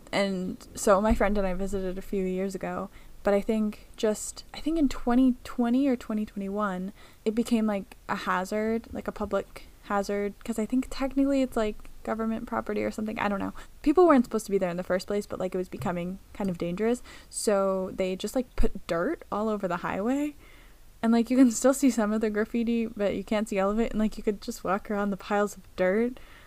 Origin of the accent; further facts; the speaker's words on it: Pennsylvania, United States; I'm from Pennsylvania. I'm from pretty near to where Carmen Maria Machado was raised